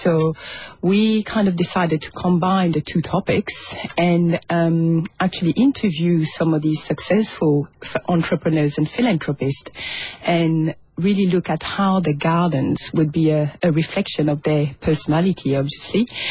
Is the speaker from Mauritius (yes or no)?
yes; Mauritius; now in New Zealand; We're from Mauritius Island.